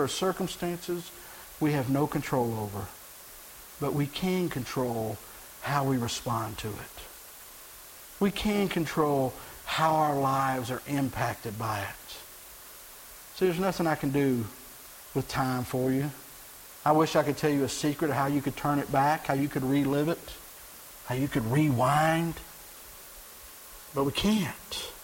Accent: Texas, United States; Growing up in Texas, everybody had to learn Spanish.

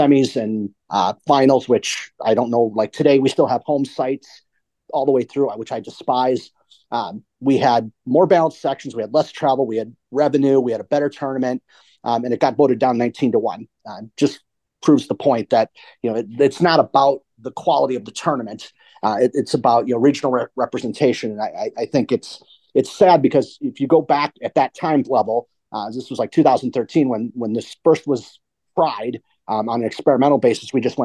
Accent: Wisconsin, United States; Well, I grew up in Wisconsin when they did have the private school association.

